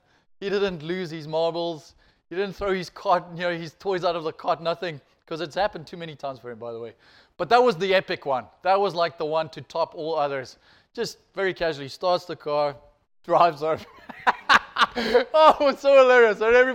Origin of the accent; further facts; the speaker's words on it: Alberton, Gauteng, South Africa; there was this lovely roadhouse in the town I grew up in Alberton called the Caspar.